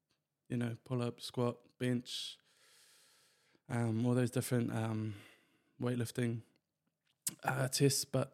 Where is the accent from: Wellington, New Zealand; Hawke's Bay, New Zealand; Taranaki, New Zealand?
Wellington, New Zealand; also born or lived in Palmerston North; Born in Wellington and raised in Wellington. until about 13. Moved around a bit. Started at a primary school in Palmerston North, actually. Then moved to St. Ben's in Wellington.